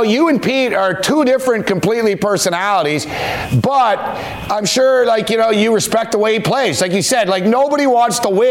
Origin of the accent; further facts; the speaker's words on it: Montreal, Quebec, Canada; growing up in Montreal, I was an Expos guy.